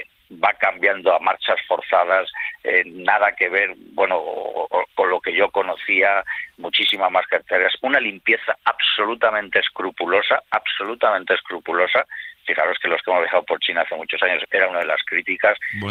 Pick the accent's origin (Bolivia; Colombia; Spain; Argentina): Spain; nosotros somos españoles